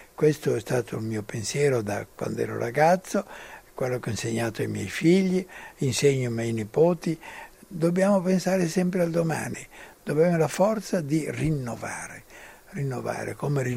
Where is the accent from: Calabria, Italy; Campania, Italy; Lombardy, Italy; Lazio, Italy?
Lombardy, Italy; born there; Se io fossi nato invece che in Italia, in Lombardia, fossi nato in qualche oscura grotta nell'Africa meridionale, non sarei io, sarei un altro.